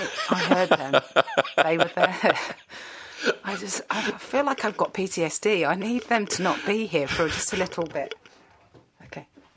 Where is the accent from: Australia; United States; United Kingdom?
United Kingdom; Kingston, London; I grew up in Kingston, just outside of London